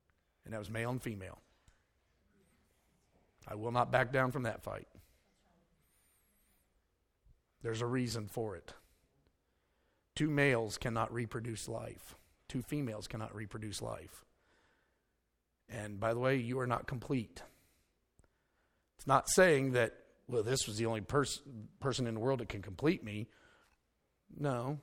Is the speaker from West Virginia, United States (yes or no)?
yes; West Virginia, United States; I'm from West Virginia. And I can't say a whole lot more about the gene pool there either.